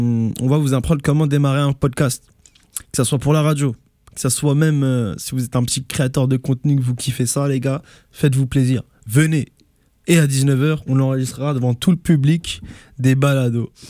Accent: France; je viens de France, j'ai un permis d'études.

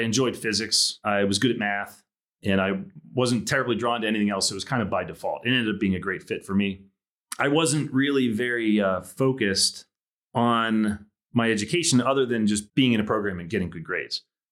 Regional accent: Mount Lebanon, Pennsylvania, United States; Yeah, I grew up I wasn't downtown. I was in the South Hills of Pittsburgh. Mount Lebanon is a suburb about 7 miles south of Pittsburgh. Really nice town.

